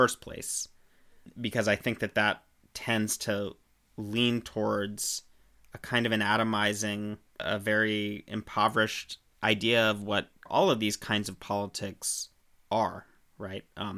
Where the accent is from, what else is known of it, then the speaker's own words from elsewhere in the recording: United States; I mean, I'm an American, right?